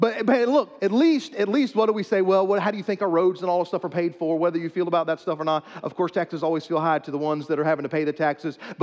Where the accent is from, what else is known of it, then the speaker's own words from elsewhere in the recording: St. Matthews, South Carolina, United States; We know what parades are. I'm from St. Matthew's. We have the Purple Martin Festival parade every year